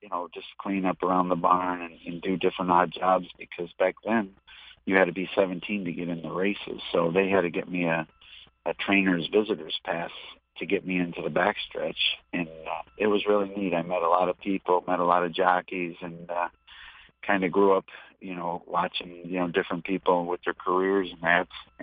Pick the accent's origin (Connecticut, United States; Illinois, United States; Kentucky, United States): Illinois, United States; Palos Heights; We grew up in Palos Heights, Illinois, and our neighbors had horses.